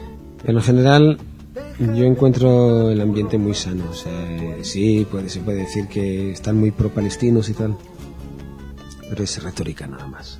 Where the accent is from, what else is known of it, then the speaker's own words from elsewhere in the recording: Israel; Spanish is a second language; Mi madre es de Palestina, yo soy de Israel.